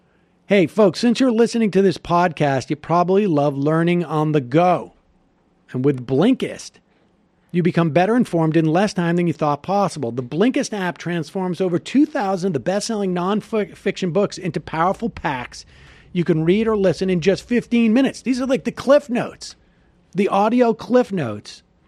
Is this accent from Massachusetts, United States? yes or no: yes; Worcester, Massachusetts, United States; Look, I grew up in Worcester, Massachusetts.